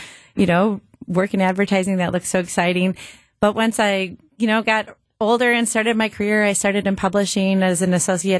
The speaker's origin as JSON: {"language": "English", "town": "Grafton", "region": "Wisconsin", "country": "United States", "tie": "born or raised there", "said": "So I'm from the area. I grew up in Grafton. I'm a proud University of Wisconsin-Milwaukee alum."}